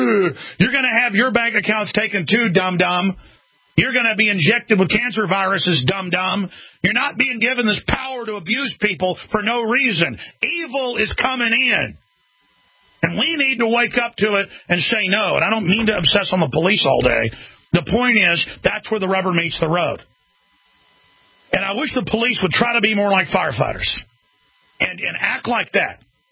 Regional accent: Dallas, Texas, United States; And again, I remember growing up in Dallas, and my dad had friends that were police that would come over and stuff and play cards and things like that.

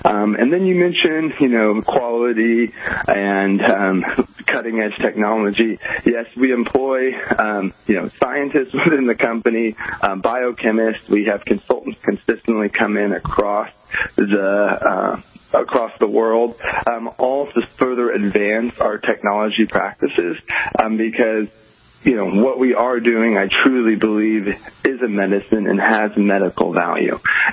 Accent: Oklahoma, United States; now in Los Angeles, United States; coming from the Midwest, where I'm from Oklahoma, I've never seen it like the levels we have in Los Angeles.

